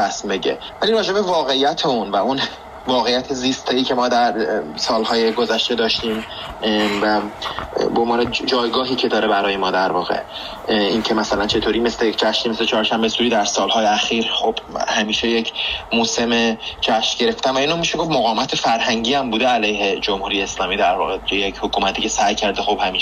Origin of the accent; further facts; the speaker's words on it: Iran; برای من به عنوان یک ایرانی که خیلی هویت ملیش براش مهمه